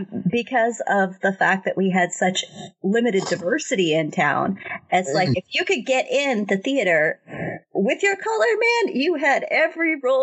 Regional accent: Sonora, California, United States; if you'd done any theater in my hometown of Sonora, you would have probably wound up having to play the slave at some point because, like, we had like no people of color in our town

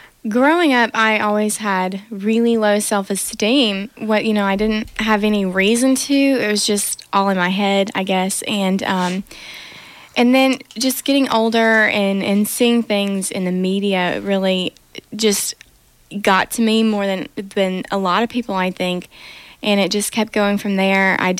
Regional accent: Rainesville, Alabama, United States; And then I'm from Rainesville, Alabama.

